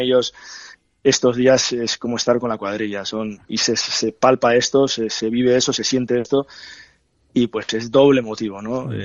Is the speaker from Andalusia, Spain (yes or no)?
no; Basque Country, Spain; representa un punto de conexión con mi tierra y especialmente, bueno, con Euskadi, sí, pero también con Guipúzcoa, ¿no?